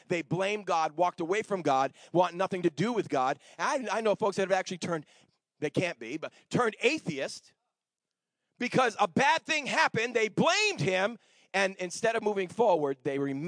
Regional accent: Boston, Massachusetts, United States; But you know something? I'm not from here. I'm from Boston.

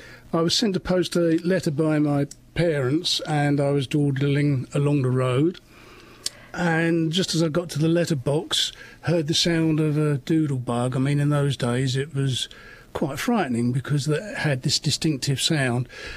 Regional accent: Stratford, London, United Kingdom; born there; now in Suffolk, United Kingdom; I was born in Stratford.

